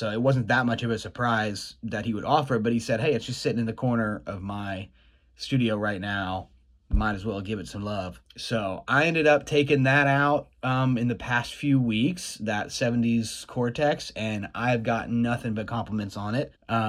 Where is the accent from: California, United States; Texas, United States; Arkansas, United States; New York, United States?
Arkansas, United States; We grew up together in Arkansas